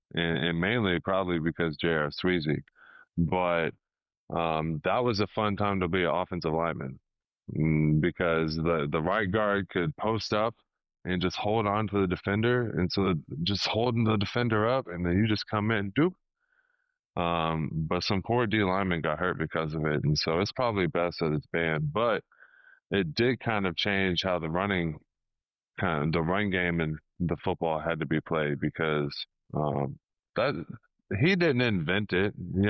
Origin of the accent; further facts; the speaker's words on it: Missouri, United States; Again, I'm from Missouri, so he was kind of the older male kind of influence in my life that I would see every day.